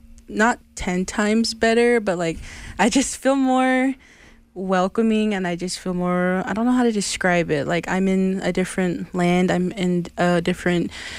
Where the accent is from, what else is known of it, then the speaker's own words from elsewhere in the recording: Navajo Nation, United States; now in Bemidji, United States; I speak only a little bit of the Ojibwe language. … I am from the Navajo Nation, and I currently live in Bemidji. Being Indigenous means a lot to me, and growing up in a reservation that is not home to me